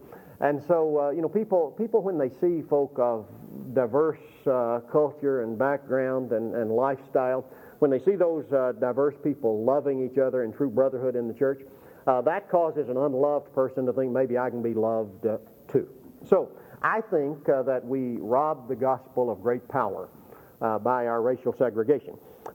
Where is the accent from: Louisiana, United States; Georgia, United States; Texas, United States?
Texas, United States; Anson; also born or lived in Abilene; grew up 20 miles from where I stand, over in Anson. Born in Hendricks Hospital here in 1945, and I grew up in Anson, Texas.